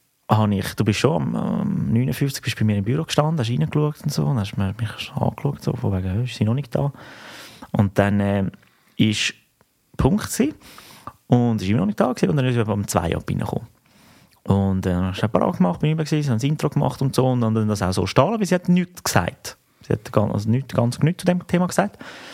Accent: Switzerland; Wir sind verdammte Schweizer, absolut.

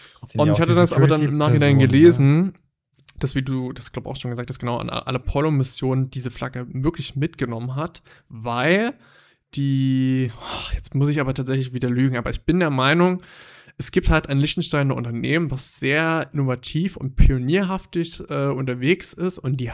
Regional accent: Meissen, Saxony, Germany; meine Heimatstadt Meißen hat 30.000

